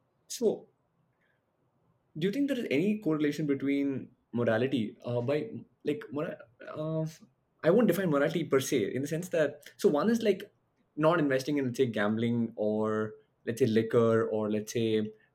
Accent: Bangalore, Karnataka, India; I'm from India, I'm from Bangalore, India.

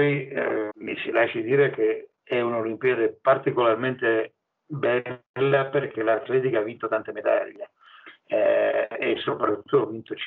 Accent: Ferrara, Emilia-Romagna, Italy; due delle componenti delle farfalle sono di Ferrara, quindi della mia città

